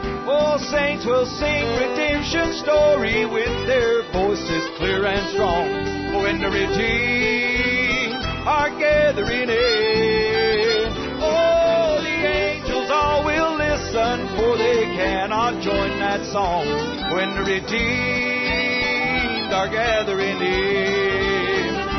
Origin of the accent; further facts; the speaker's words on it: United States; And as an American, I love my country, but I don't love what she's become. But I love the country that I come from.